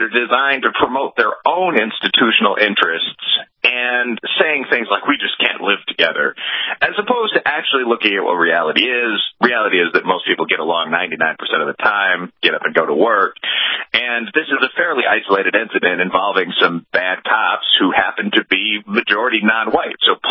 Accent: Chicago, Illinois, United States; I come from a very urban background, black and Irish American family. I'm from Chicago.

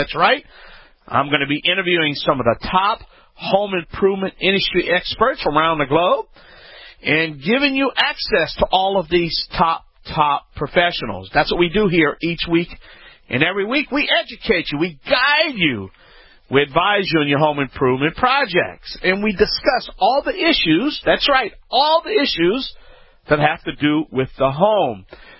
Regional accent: New Orleans, Louisiana, United States; I understand he's on the line right now from New Orleans, Louisiana, my hometown, the Big Easy.

